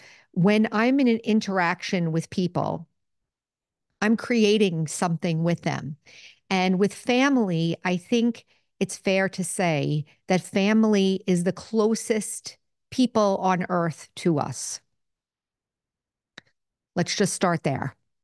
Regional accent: United States; And I come from a Italian-Irish cultural background, but I'm American, of course.

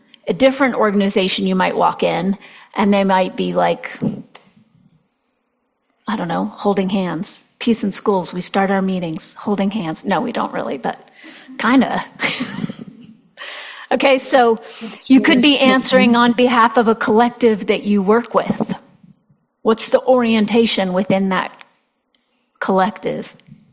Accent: Virginia, United States; So if I chose white women in the South, I was raised in Virginia.

